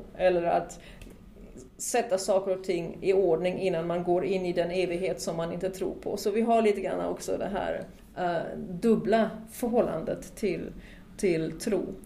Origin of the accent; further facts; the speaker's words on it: Germany; Jag är uppvuxen i Tyskland på slutet på 50-60-talet.